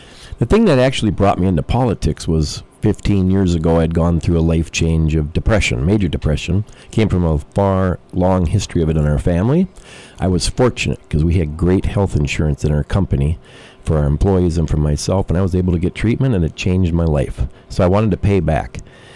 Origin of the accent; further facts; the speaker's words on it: Richfield, United States; I grew up Democrat in Richfield. We were a very blue town, you know, working class, though, the average working class.